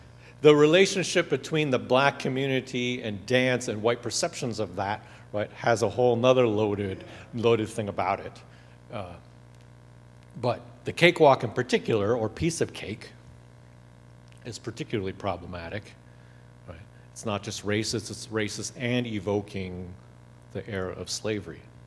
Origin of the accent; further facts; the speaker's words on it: Wisconsin, United States; Certainly, when I was growing up, I heard a whole lot of Polack jokes growing up in Wisconsin.